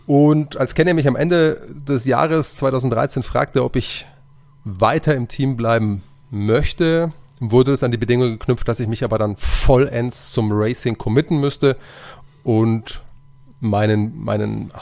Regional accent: Bavaria, Germany; also born or lived in Upper Palatinate; Ich komme ja eigentlich hier aus Oberbayern, am Fuße der Berge aufgewachsen und bei Ghost habe ich in der Oberpfalz gelebt, die auch ihren Charme hat, aber mich hat es auch ganz stark wieder zurückgezogen in die Heimat, in die Berge.

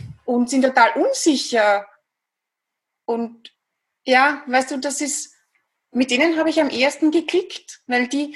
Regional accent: Vienna, Austria; accent: Viennese; wie du schon gesagt hast, ich komme aus Österreich, aus Wien. Ich glaube, man hört es auch ganz gut raus, ein bisschen an der Stimmfärbung, an der typisch österreichisch-wienerischen.

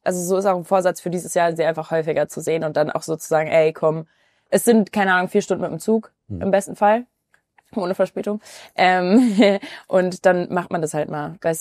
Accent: Duisburg, North Rhine-Westphalia, Germany; also born or lived in Cologne

